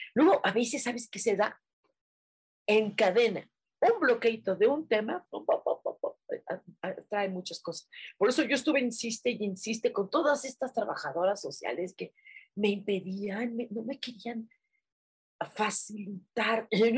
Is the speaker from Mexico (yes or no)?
yes; Mexico; ¿Cuántos años tienes viviendo en México? Yo, toda mi vida.